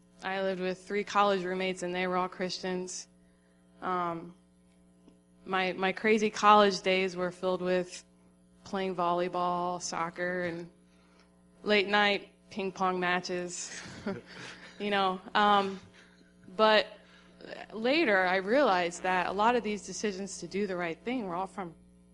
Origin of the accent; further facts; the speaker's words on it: Florida, United States; moved away as an adult; also born or lived in Tennessee; So by the time I was 18, I was ready to live on my own, which brought me to Tennessee. I grew up in Florida.